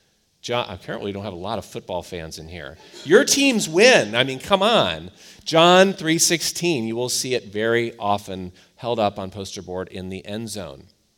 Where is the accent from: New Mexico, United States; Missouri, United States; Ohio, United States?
Ohio, United States; Cleveland; I'm from Cleveland.